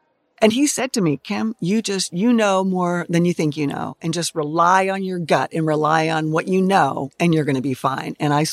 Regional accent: Pittsburgh, Pennsylvania, United States; Yeah, I grew up in Pittsburgh, went to Penn State.

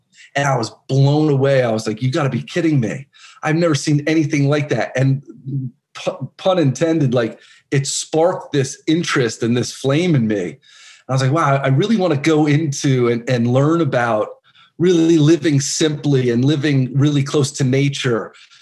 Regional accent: New Jersey, United States; I grew up in New Jersey, which doesn't lend really exceptionally to the outdoors, but I always had a deep appreciation for nature and being outside.

